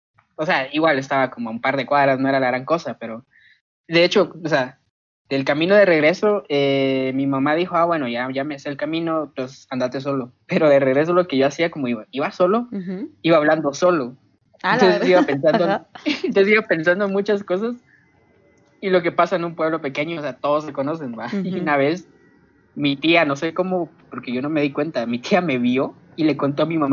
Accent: Guatemala; Creo que eso habla mucho de los pueblos pequeños de donde venimos y también de Guatemala en general

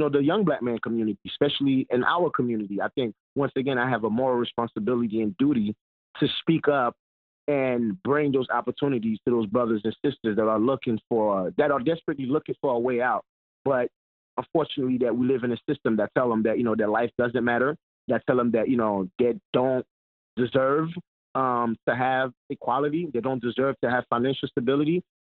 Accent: Haiti; English is a second language; now in Brooklyn, United States; And I was in Haiti, and … was what we grew up to in Haiti. Although I didn't know no English

